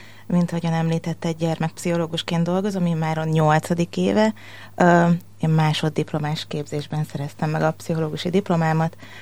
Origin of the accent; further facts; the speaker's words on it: Bakonyszombathely, Komárom-Esztergom, Hungary; Ott a Bakonyban, el is mondom a falunak a nevét, ahol én felnőttem, Bakony-Szombathelyen.